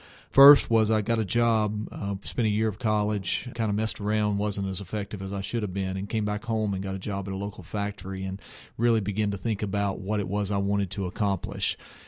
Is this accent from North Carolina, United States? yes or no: yes; North Carolina, United States; it was a wonderful experience to me.